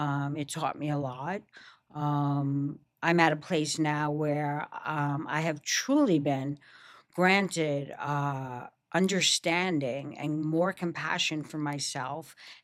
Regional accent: Long Island, New York, United States; And we had a lot of Italians and Jewish people where I grew up in Long Island.

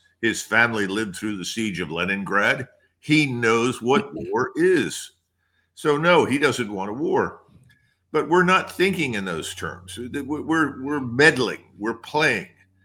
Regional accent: Philadelphia, Pennsylvania, United States; And I knew a few words of Ukrainian because I grew up with them in North Philadelphia.

